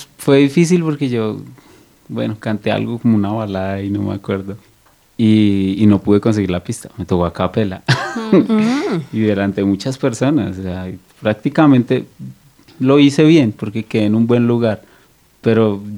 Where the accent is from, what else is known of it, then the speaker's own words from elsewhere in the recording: San Martín, Meta, Colombia; also born or lived in Villavicencio; Yo crecí en San Martín. De ahí nos fuimos para Villavicencio. Y ahí terminé mis estudios en el Colegio Francisco José de Caldas.